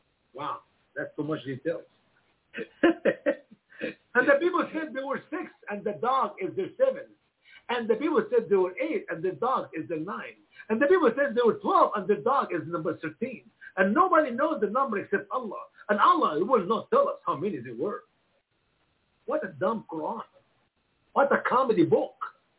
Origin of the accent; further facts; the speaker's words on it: Egypt; I will take you to many of the villages of my home country, Egypt